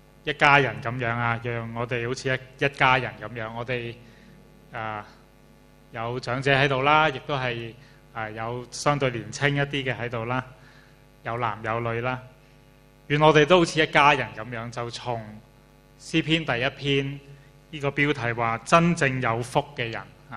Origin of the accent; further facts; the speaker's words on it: China; 我們中國人，我們過年的時候，我們都是會不斷呢是互相來到去祝福啦